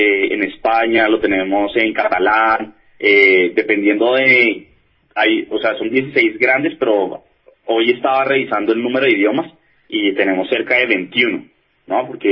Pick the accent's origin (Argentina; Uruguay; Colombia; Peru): Colombia; Como colombianos creo que nos sentimos orgullosos